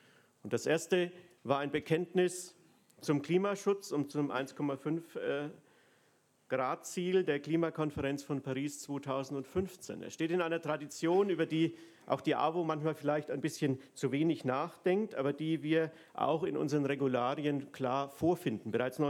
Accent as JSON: {"language": "German", "region": "Bavaria", "country": "Germany", "said": "das hört man mir ja an, hier unmittelbar aus der Nähe komme, Nürnberger Land zu Hause, also gleich im Landkreis östlich."}